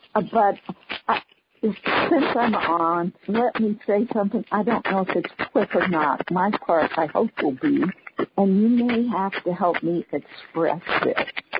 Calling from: Florida, United States; I'm from Florida.

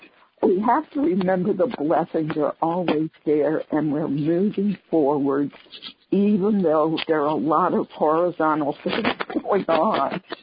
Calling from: Florida, United States; I'm from Florida.

